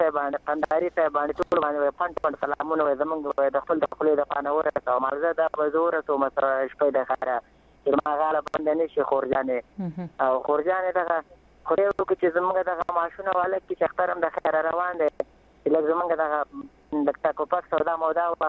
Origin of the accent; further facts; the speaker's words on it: Afghanistan; زه خوشحالیږم زه یو افغان یم